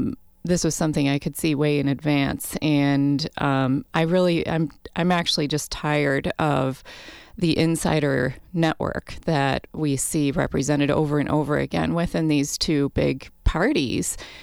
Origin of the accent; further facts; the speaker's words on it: Wisconsin, United States; as someone who's born and raised in Wisconsin and whose whole network is here